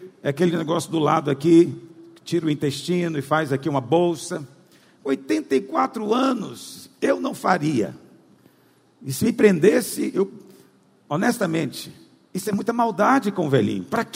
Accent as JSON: {"language": "Portuguese", "region": "Goiás", "country": "Brazil", "said": "Então, eu sei que é um assunto chato de se falar, porque, você sabe, nós somos goiano."}